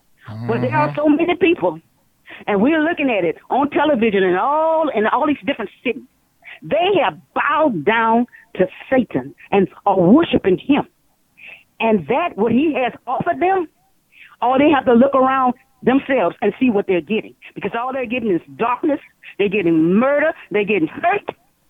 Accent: United States; I am an American. An American black woman.

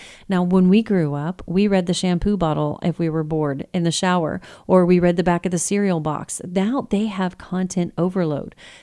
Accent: Texas, United States; because, you know, we're from Texas, and that's what you say when you try to politely offend someone

